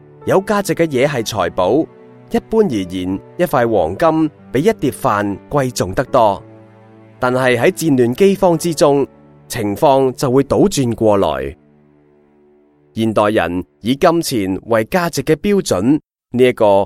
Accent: Hong Kong; 我成长于经济起飞阶段的香港，家境清贫，住在山边的木屋和政府的徙置区。

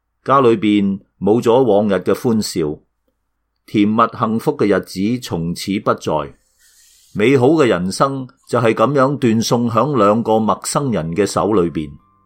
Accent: China; 和很多来自中国大陆的移民一样，我从小生活在信仰缺失的社会，接受的亦都是无神论教育，一直不相信有神

